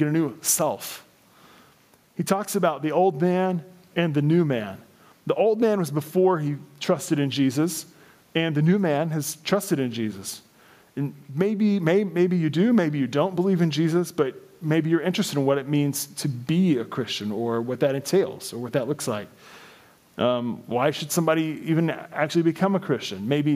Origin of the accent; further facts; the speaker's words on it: Illinois, United States; born there; I'm like, born in Illinois, grew up